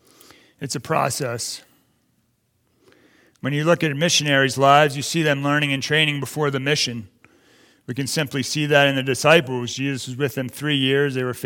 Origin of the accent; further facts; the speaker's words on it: Chesapeake Bay, United States; I mean, I grew up on the Chesapeake Bay crabbing and fishing with my dad